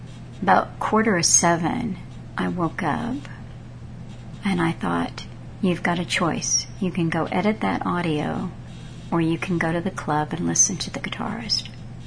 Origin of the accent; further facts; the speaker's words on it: Texas, United States; So now, country western has never really been my go-to music, even though I'm a Texan.